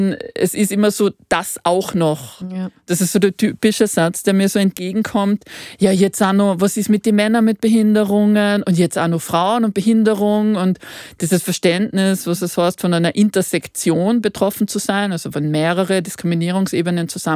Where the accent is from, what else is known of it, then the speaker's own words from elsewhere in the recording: Mittersill, Salzburg, Austria; Ich bin geboren in Mittersil in Salzburg und ich bin aufgewachsen auf einem Bergbauernhof.